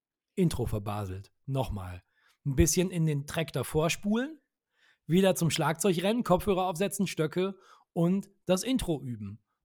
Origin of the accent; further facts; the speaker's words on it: Witten, North Rhine-Westphalia, Germany; habe eine Musikschule in Witten, wo ich herkomme, wo ich wohne.